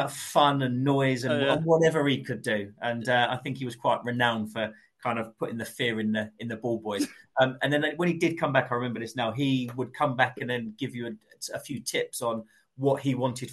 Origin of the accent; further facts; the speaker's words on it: East London, London, United Kingdom; No, I grew up in East London.